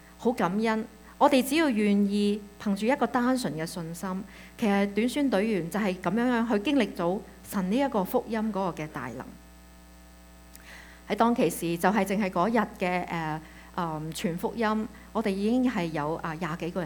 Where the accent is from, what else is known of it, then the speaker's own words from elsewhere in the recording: Canada; 我哋係加拿大嚟嘅，我哋好遠嘅地方嚟。